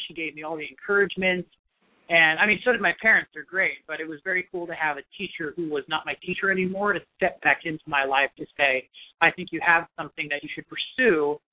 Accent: California, United States; knowing that I have the support in my hometown near San Francisco, Marin County, like you said

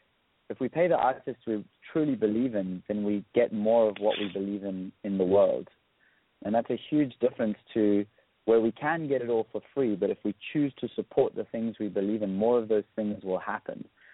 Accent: South Africa; So I grew up in South Africa listening to …

